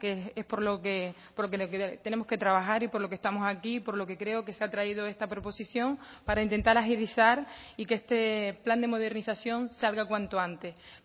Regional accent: Pájara, Canary Islands, Spain; soy del municipio de Pájara y he sido consciente de la problemática que se ha ido planteando desde el inicio

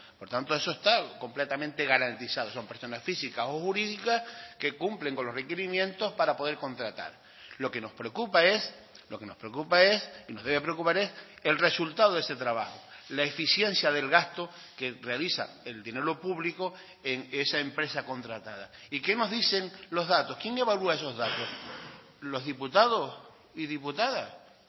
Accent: Canary Islands, Spain; que sí nos afecta como canarios el gasto que el Estado destina a la televisión española

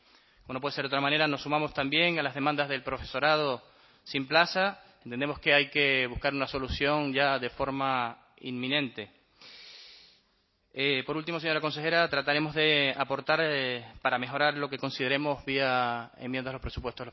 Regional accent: Canary Islands, Spain; Los que somos de Islas Menores

